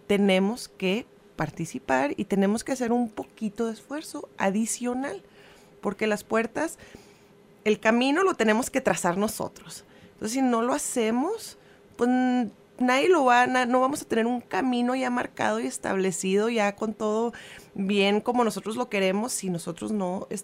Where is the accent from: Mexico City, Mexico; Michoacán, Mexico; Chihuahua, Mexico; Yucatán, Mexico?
Chihuahua, Mexico; en Chihuahua, de donde soy yo